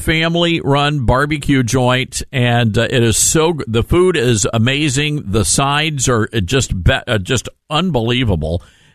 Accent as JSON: {"language": "English", "region": "Tennessee", "country": "United States", "said": "Well, I'm from Tennessee, so you know I got a Memphis dry rub thing going on here, Wayne."}